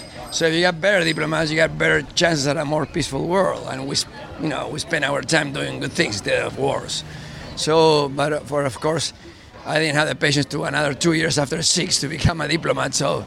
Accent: Argentina; moved away as an adult; we came from Argentina and we came as young adults. So none of us have family here.

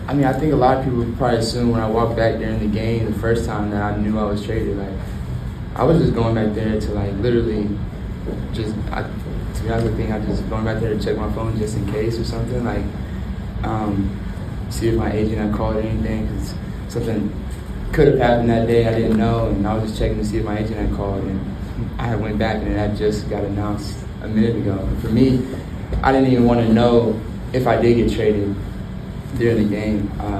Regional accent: Oklahoma, United States; growing up in Oklahoma, like going to games and NBA games as a kid

